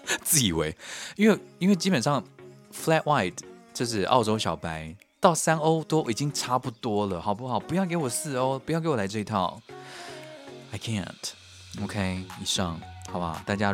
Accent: Taiwan; 我就说：“我从台湾来的啊。”

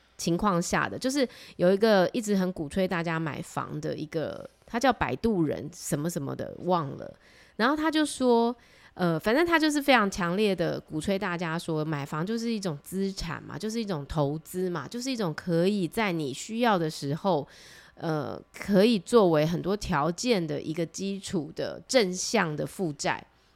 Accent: Taiwan; 就是身为台湾人，我们到底什么时候会觉醒，知道我们是台湾人，

